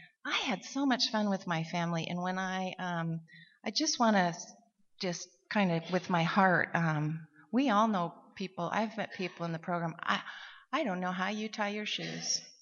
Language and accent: English; Montana, United States; we're from Montana, our parents were, perfect for each other, both alcoholics